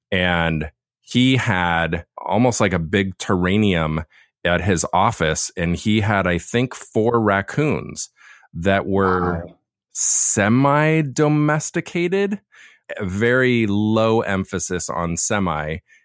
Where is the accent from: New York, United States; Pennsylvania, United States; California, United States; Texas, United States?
California, United States; Laguna; Where I was born and raised down in Laguna, for some reason, there were quite a lot of raccoons there.